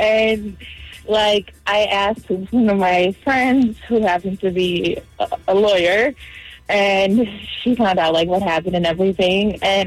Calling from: Hanover Park, Illinois, United States; I'm calling from Hanover Park.

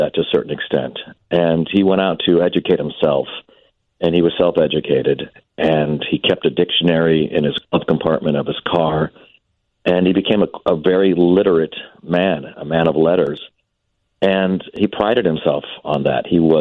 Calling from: Los Angeles, California, United States; You know, I'm calling you from Los Angeles right now.

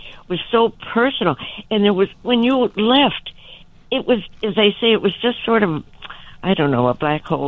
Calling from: Wheeling, Illinois, United States; also born or lived in Northbrook; I'm calling from Wheeling.

